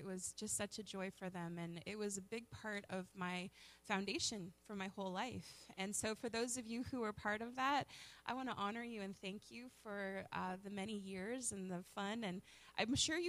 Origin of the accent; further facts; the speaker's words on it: Brantford, Ontario, Canada; It's actually really fun to minister in Brantford, because this is my hometown.